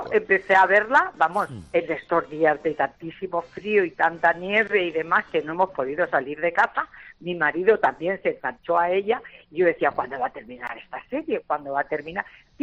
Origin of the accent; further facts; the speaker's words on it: Albacete, Castilla-La Mancha, Spain; Bueno, soy de Albacete.